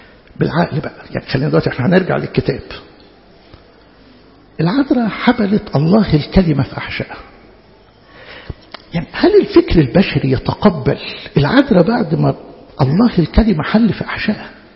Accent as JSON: {"language": "Arabic", "region": "Upper Egypt", "country": "Egypt", "said": "احنا عندنا في الصعيد يعني معروف يعني الناس الكبيره فينا مثلا يشوف ابن عم يقول لك اخوي"}